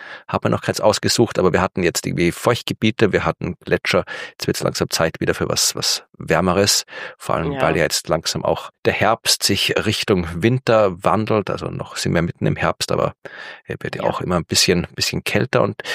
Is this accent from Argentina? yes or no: no; Austria; als Österreicher bin ich natürlich im Skifahren entsprechend ausgebildet.